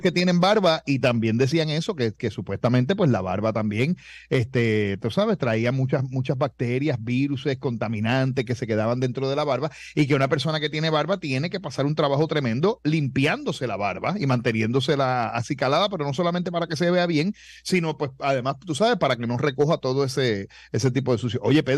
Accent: Puerto Rico

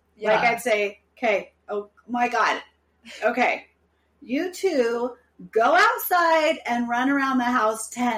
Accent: Utah, United States; and I were raised in Utah, which is a Mormon

